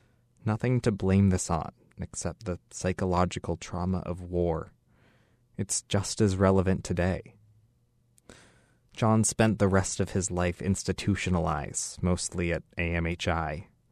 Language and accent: English; Portland, Maine, United States; I grew up on Munjoy Hill. I was the youngest of five, and I still remember going to register at the federal building on 4th Street when I turned 18 in 1973.